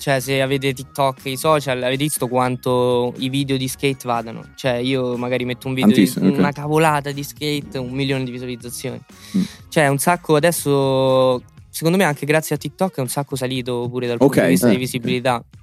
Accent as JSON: {"language": "Italian", "town": "Trapani", "region": "Sicily", "country": "Italy", "tie": "born there", "said": "sono nato io sono nato in Sicilia, a Trapani, che non c'è nulla."}